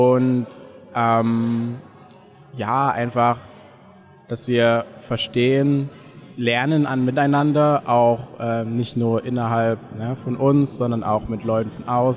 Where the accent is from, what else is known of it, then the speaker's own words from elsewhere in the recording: Saxony, Germany; ich lebe gerne in Sachsen, ich möchte es gar nicht abstreiten, ich liebe meine Heimat